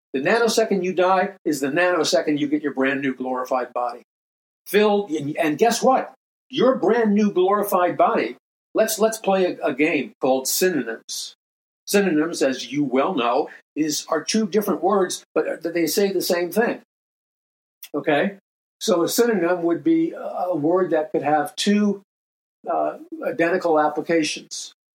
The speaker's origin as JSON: {"language": "English", "town": "New York City", "region": "New York", "country": "United States", "tie": "born or raised there", "said": "Growing up in New York City, I never smelled a dead rat."}